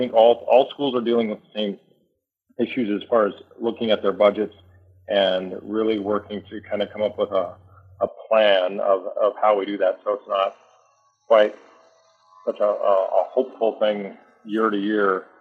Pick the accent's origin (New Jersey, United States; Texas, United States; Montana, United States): Montana, United States; I think born and raised in Montana, once a Montana and always a Montana